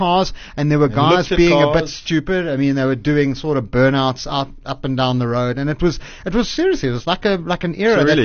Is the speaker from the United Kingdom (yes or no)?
no; Zimbabwe; I mean, I'm from Zim.